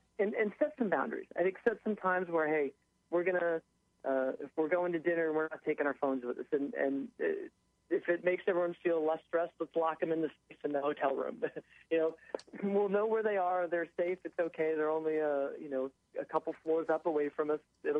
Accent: Jersey City, New Jersey, United States; I'm from Jersey City, which is only like an hour and a half away.

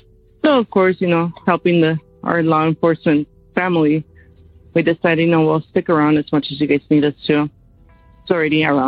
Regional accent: New Mexico, United States; I'm from New Mexico.

